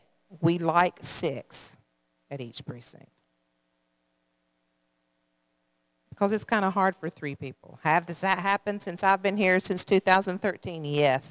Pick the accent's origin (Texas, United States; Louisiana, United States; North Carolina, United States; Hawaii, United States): North Carolina, United States; Shelby; I'm from Shelby, North Carolina, where I started in elections in February 2008.